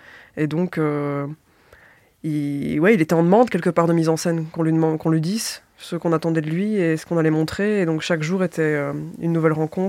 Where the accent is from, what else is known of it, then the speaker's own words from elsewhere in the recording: Wallonia, Belgium; d'avoir un peu de recul sur cette enfance, sur là où j'ai grandi, sur ce territoire wallon